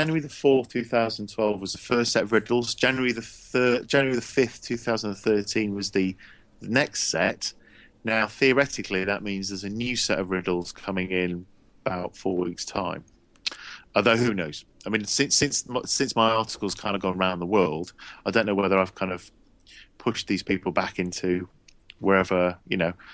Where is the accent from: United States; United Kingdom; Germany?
United Kingdom; accent: English; and enjoyed myself thoroughly with my English accent.